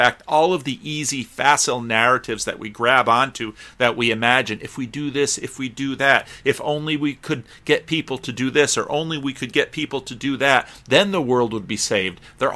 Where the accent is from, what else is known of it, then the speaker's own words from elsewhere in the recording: Paterson, New Jersey, United States; I grew up in Paterson, which is over the river, about 15 miles away from Manhattan.